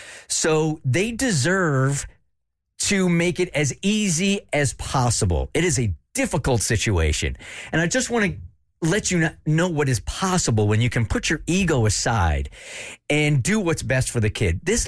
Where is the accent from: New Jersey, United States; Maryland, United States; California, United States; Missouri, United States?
California, United States; San Diego; I grew up in San Diego, very informal city